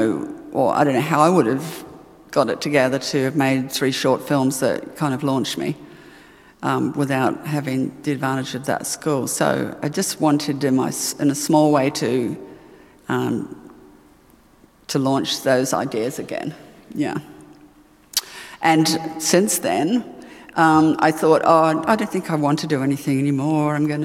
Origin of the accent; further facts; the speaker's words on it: New Zealand; I'm a New Zealander